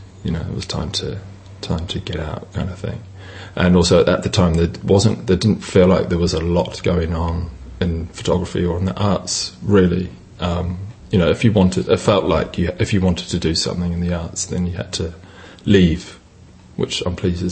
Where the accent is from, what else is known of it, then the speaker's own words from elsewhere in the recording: Wellington, New Zealand; moved away; I grew up, I'm from New Zealand, and I grew up in the hut. Went to St. Pat's Silverstream. Yeah, then I moved to London. Well, actually moved to Auckland in 95 and then London in 97.